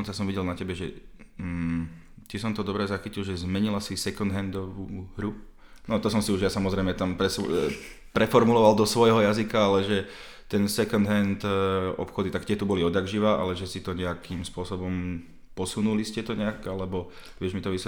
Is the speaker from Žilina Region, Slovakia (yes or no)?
yes; Dolný Kubín, Žilina Region, Slovakia; Ja som z Dolného Kubina.